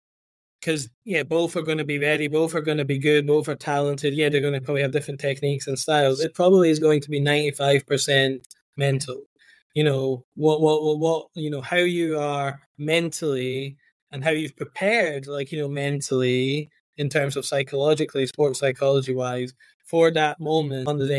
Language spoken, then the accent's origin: English; Scotland, United Kingdom; accent: Scottish; he hears my accent, like, a Scottish accent.